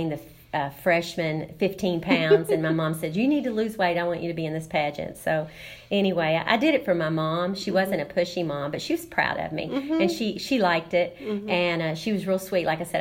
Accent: Owensboro, Kentucky, United States; I was from Owensboro, Kentucky

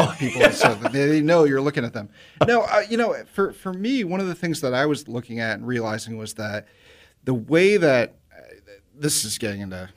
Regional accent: Milwaukee, Wisconsin, United States; also born or lived in Des Moines; Okay, so when I was seven and we moved away from Des Moines, we moved to Milwaukee.

